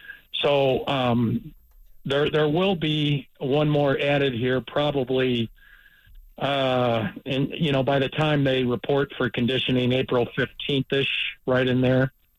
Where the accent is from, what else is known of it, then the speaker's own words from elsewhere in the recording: Illinois, United States; Generally, I'm from Big Ten territory where I grew up in the Illinois area